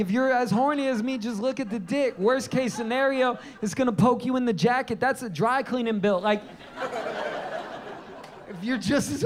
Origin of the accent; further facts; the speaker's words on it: New York City, New York, United States; I grew up in New York City. New York has taught me everything I fucking know.